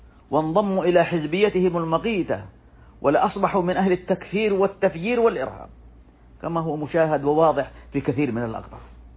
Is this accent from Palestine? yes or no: no; Saudi Arabia; وخص في بلادنا المملكة العربية السعودية